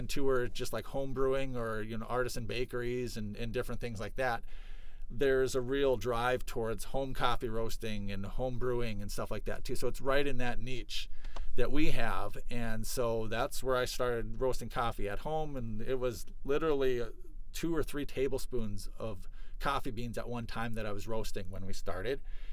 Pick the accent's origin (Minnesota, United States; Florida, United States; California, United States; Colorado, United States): Minnesota, United States; Moorhead; I am from the Red River Valley. I grew up in Moorhead, Minnesota.